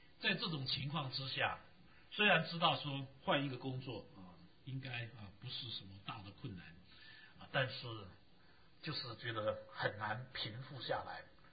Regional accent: China; 不过大概我们中国人适应力比较强

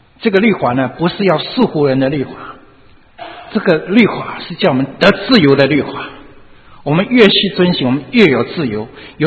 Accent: Taiwan; 那福建我没去过了，我是从福建，我们家是从福建后来迁到台湾去的。

